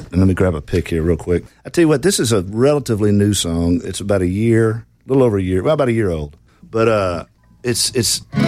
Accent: Memphis, Tennessee, United States; now in Nashville, United States; I grew up in Memphis, and there's some whack jobs down there. But when I came to Nashville and got on Music Row, you know, you had everybody.

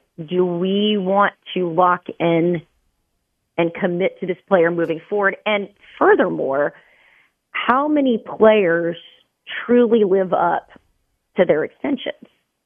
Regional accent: Dallas, Texas, United States; and then I grew up here in Dallas.

